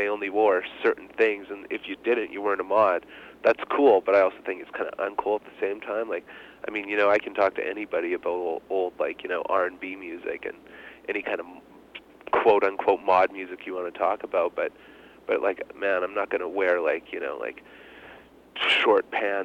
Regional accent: Winnipeg, Manitoba, Canada; Yeah, we're from Winnipeg too. We like it here.

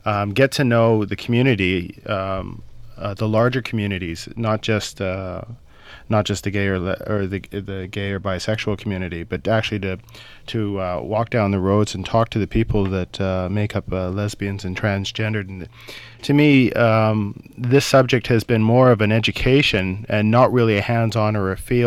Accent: Vancouver, British Columbia, Canada; I'm a white male who's 33 who was born and raised in Vancouver

